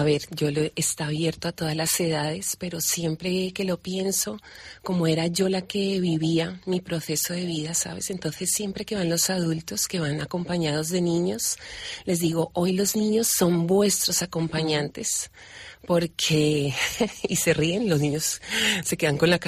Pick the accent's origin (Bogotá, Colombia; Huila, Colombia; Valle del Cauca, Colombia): Bogotá, Colombia; now in Bilbao, Spain; Llevo casi 20 años aquí y digo, bueno, yo soy de Bogotá, bueno, los de Bilbao nacemos donde queremos, pero llevo casi 20 años viviendo aquí